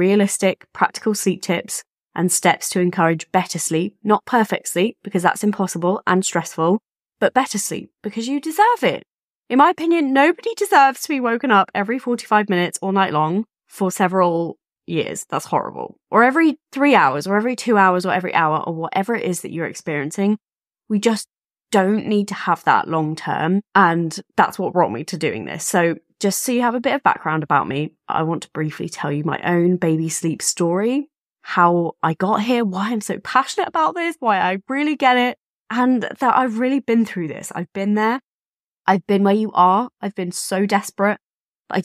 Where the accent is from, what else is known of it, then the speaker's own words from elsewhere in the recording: England, United Kingdom; now in Phoenix, United States; I am a mum of two girls, Lily and Isabel. I'm from England, but I live in Phoenix, Arizona. I married an American named Matthew.